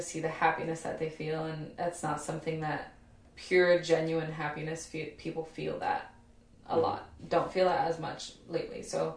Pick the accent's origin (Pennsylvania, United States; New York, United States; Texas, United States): New York, United States; Bronx; born there; also born or lived in Kansas; So I was born in the Bronx, and predominantly Latino and Black community. My family is 100% Puerto Rican.